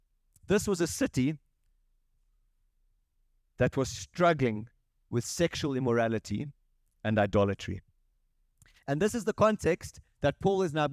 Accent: South Africa; I'm from South Africa, I'm proudly African

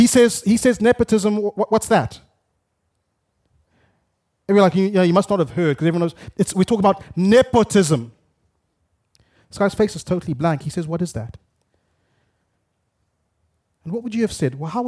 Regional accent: Zimbabwe; I grew up in Zimbabwe

